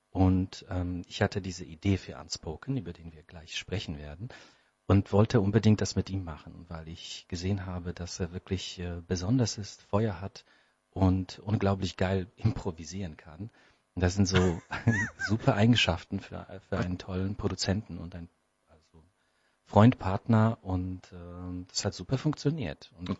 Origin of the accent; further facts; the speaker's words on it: Poland; now in Germany; Ich komme aus Polen, bin schon hier eine Weile, habe ebenfalls in Offenbach studiert und habe dann später in Ludwigsburg an der Filmakademie mein Diplom gemacht